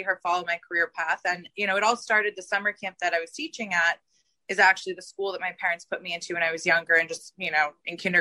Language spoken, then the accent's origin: English; Hamptons, New York, United States; especially growing up in the Hamptons where you're kind of always in a bubble.